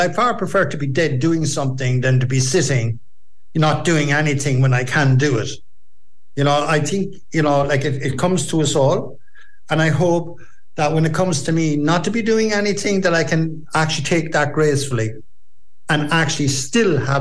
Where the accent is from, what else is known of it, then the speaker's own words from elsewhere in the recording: Munster, Ireland; being an Irishman, you know, living in Kerry, being a Cork man